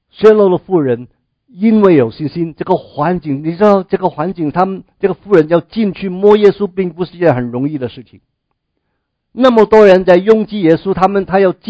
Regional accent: China; 就好像我们中国人拜偶像一样

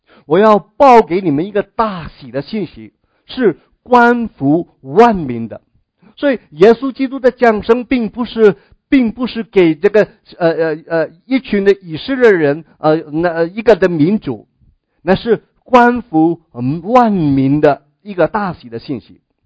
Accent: Hong Kong; 比方说我们我来自香港最近这半年香港那个事情

